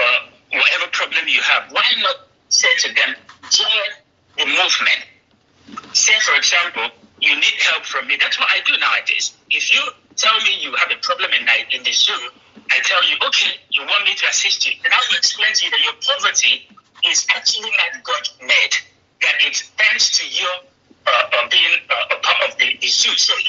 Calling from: Nigeria; from Onyenewu, but I'm calling from Finland.

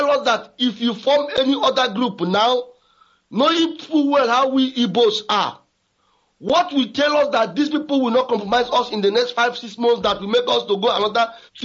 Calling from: Frankfurt, Hesse, Germany; I'm calling from Germany, Frankfurt.

